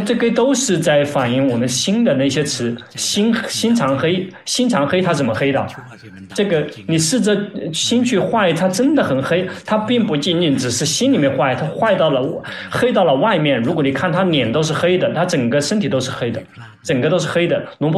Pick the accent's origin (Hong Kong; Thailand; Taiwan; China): Thailand; Chinese is a second language; 因为我们泰国人很多。